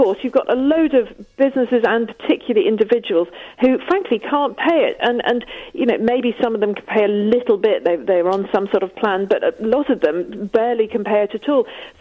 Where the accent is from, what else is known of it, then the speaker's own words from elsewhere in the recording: London, United Kingdom; I'm also from Notting Hill, central London, in the sunshine currently.